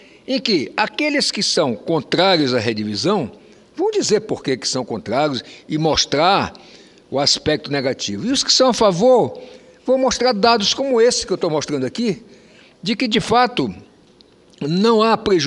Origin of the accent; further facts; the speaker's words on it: Pará, Brazil; also born or lived in Roraima; eu sou meio paraense. Eu nasci em Roraima, mas eu estudei no Pará. Eu me formei em medicina no Pará. Vivi a minha adolescência e os primeiros anos da minha idade adulto, jovem, lá.